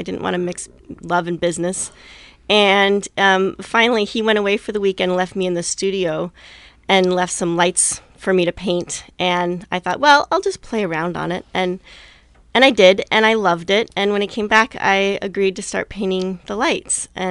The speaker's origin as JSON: {"language": "English", "town": "Ashland", "region": "Oregon", "country": "United States", "tie": "born or raised there", "also_born_or_lived": "Gold Beach", "lives_now": "Portland, United States", "said": "Well, I'm originally from Southern Oregon. I was born in Gold Beach and was raised in Ashland. And after going to school in Arizona and being a massage therapist in Philadelphia, I moved to Portland"}